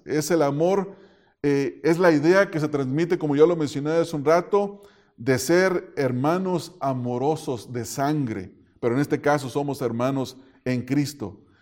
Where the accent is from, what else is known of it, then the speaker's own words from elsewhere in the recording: Mexico; now in United States; Yo soy mexicano y cuando emigré a Estados Unidos, yo nunca había tratado centroamericanos.